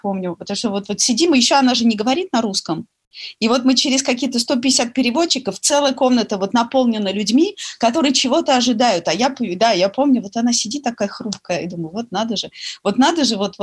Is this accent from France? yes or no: yes; France; now in Moscow, Russia; Я родилась в Москве, и там уже когда мне был год, перевезли меня жить во Францию, и там я прожила, на самом деле, до ноября 1999 года, когда я переехала жить в Москву.